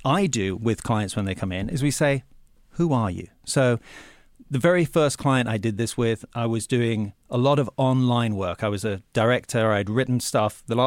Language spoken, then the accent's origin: English; England, United Kingdom; when I was growing up in England